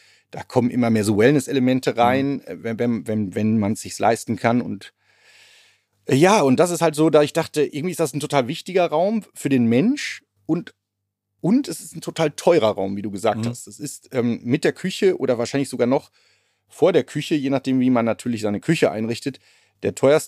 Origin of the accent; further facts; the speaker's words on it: North Rhine-Westphalia, Germany; ich komme ja aus dem Ruhrpott